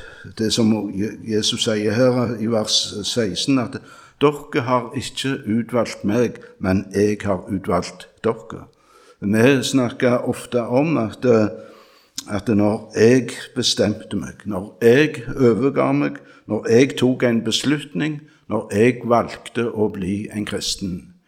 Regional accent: Randaberg, Rogaland, Norway; og hjemme på Randaberg, min ungdom

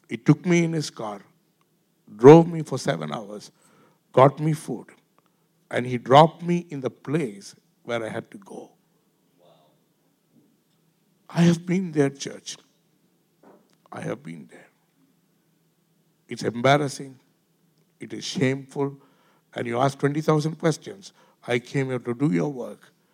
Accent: India; English is a second language; I'm an Indian guy, young guy, 24 years.

